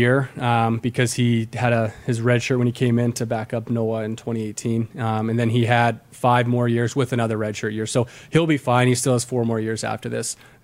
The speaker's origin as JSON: {"language": "English", "town": "Calgary", "region": "Alberta", "country": "Canada", "said": "I'm from Calgary. I go home there."}